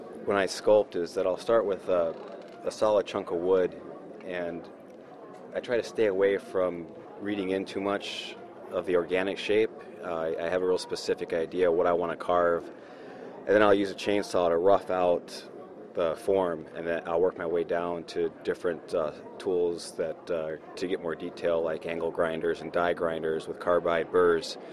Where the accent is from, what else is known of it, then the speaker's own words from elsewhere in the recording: Wisconsin, United States; moved away; No, I'm from Wisconsin, but I've lived here for about 17 years